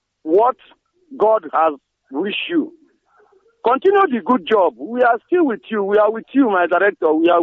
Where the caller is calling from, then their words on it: Owerri, Imo, Nigeria; I'm calling from Emma Adami, Owerri West, local government, Biafra land, not from the zoo.